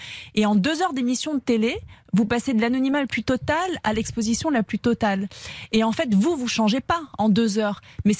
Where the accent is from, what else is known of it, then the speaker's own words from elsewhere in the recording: French Polynesia; moved away as an adult; now in Paris, France; Comme vous le savez, je venais de Tahiti, c'était ma vie, enfin je veux dire, j'avais pas prévu de vivre à Paris, j'avais pas d'appartement.